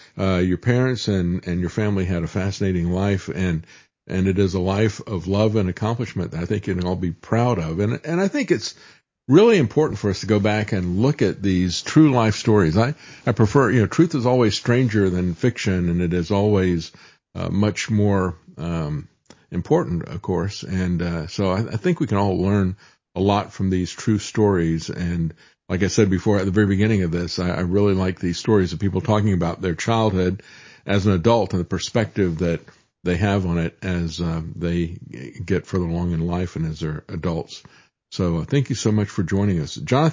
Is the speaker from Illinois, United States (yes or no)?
no; Tampa, Florida, United States; I grew up in Tampa is the reason I'm asking.